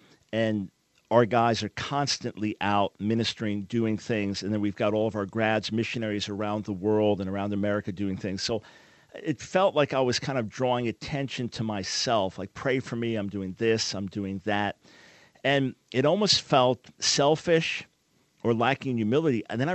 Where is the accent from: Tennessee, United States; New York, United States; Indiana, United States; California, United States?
New York, United States; Long Island; Yeah, well, I grew up on Long Island, so I remember the names.